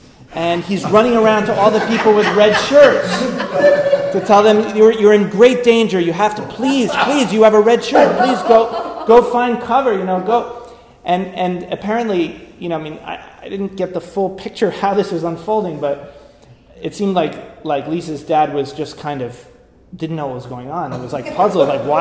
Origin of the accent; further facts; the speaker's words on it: New York, United States; now in San Francisco Bay Area, United States; I mean, I grew up with it in New York. I remember being terrified when I was 2-3 years old